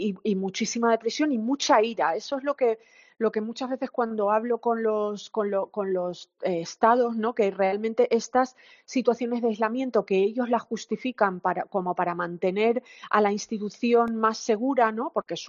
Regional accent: Canary Islands, Spain; also born or lived in Madrid; yo nací, me crié en Lanzarote y estudié en Madrid, porque mi madre es de Madrid y mi padre era canario

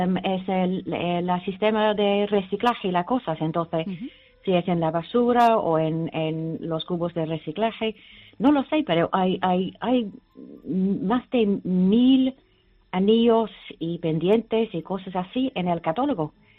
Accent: England, United Kingdom; Spanish is a second language; now in Spain; Soy inglesa, pero vive aquí en esta zona desde el año 87.

